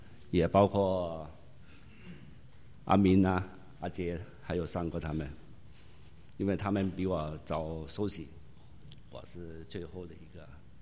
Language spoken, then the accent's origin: Chinese; Guangzhou, Guangdong, China; 我来自国内广州，生长在一个虔诚的佛教家庭，对于宗教没有多大的观念